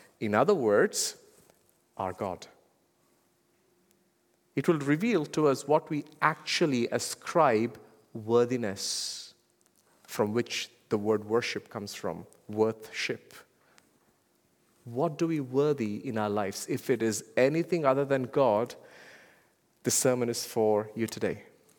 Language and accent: English; India; Now, I come from India, and in India, there is no shortage for monkeys.